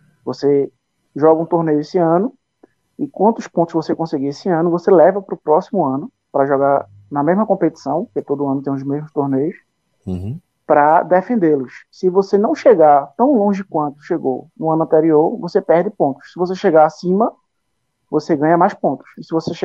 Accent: Recife, Pernambuco, Brazil; Eu sou do Recife aqui.

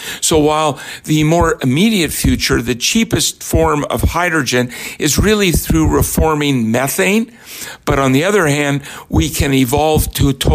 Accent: Berkeley, California, United States; Yes, I am from Berkeley.

